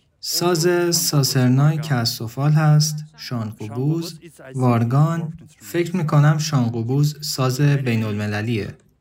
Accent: Almaty, East Kazakhstan Region, Kazakhstan; moved away; من اهل قزاقستان هستم، آلماتی. من در شرق قزاقستان متولد شدم و اونجا بزرگ شدم، اما سالهاست که اینجا زندگی میکنم

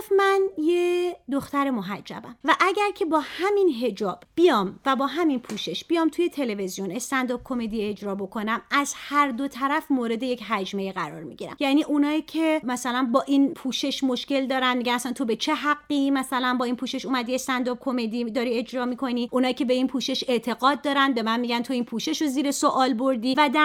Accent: Tehran, Tehran Province, Iran; also born or lived in Germany; ما نزدیک 7 سال توی حومه شهر ساری زندگی کردیم و من دیگه دبستانمو اومدم تهران. برای همین من الان یه خواهر دارم که متولد اصفهانه، خودم متولد آلمانم،

